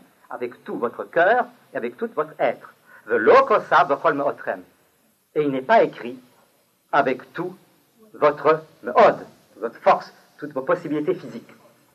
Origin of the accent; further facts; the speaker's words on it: Grand Est, France; born there; French is a second language; Alors je ne parlais pas français. Moi je parlais un peu l'allemand parce que je suis né en Lorraine.